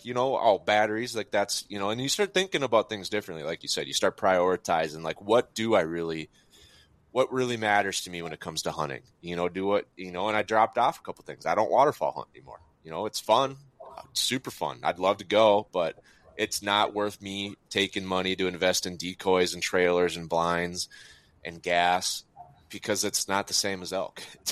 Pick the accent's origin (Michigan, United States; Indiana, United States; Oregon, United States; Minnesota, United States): Minnesota, United States; I grew up in Minnesota. So both Northwoods, I'm guessing, you know, Whitetail Deer Camp was the big family event.